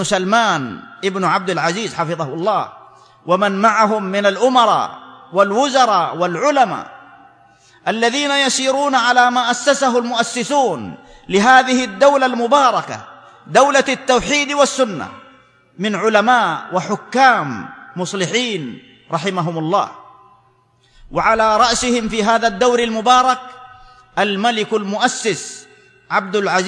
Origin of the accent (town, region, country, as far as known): Saudi Arabia